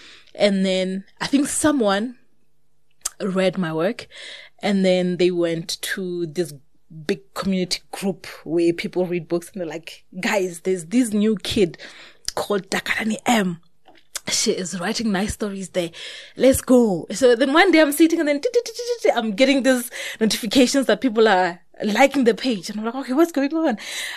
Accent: Limpopo, South Africa; I come from Venda. I don't know anyone who have published.

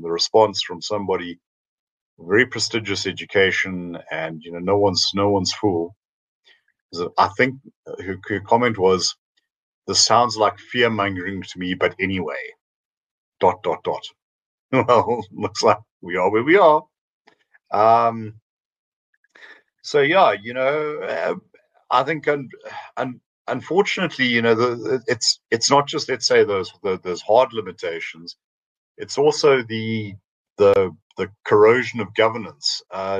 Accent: KwaZulu-Natal, South Africa; growing up in Northern Natal when there was a very severe drought

